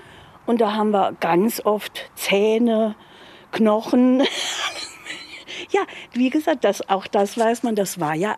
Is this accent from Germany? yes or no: yes; Saarbrücken, Saarland, Germany; weil ich kenne sie ja von Kindheit